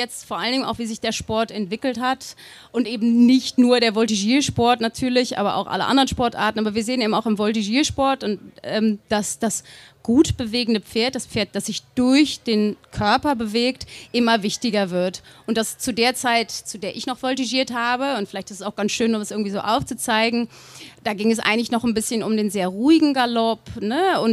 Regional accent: Erkerode, Lower Saxony, Germany; Ich komme aus einem kleinen Dorf, Erkerode, liegt am Elm. Und das ist in der Nähe von Braunschweig.

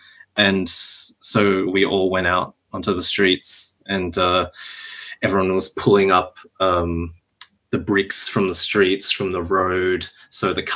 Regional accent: Australia

